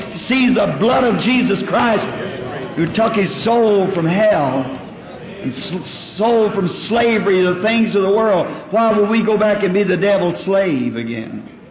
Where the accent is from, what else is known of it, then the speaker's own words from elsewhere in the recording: the South, United States; I'm a Southerner